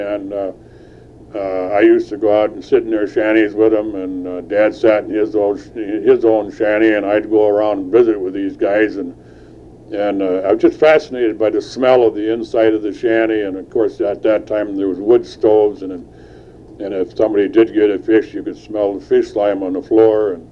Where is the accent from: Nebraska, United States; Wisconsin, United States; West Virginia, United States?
Wisconsin, United States; Neenah; now in Pine River, United States; I was born in Nina in 1940. I lived there until about 95, 96, and then I moved to Pine River, Wisconsin.